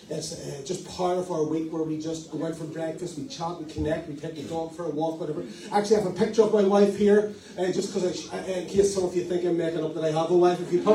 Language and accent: English; Northern Ireland, United Kingdom; accent: Northern Irish; And everything from Northern Ireland sounds like R, if you hear my accent.